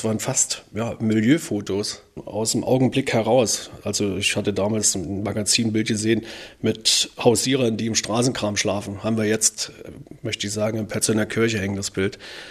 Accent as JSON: {"language": "German", "town": "Werder", "region": "Brandenburg", "country": "Germany", "said": "Naja, und dann komme ich aus Werder und dann dachte ich mir, eigentlich müsste man da mal was draus machen."}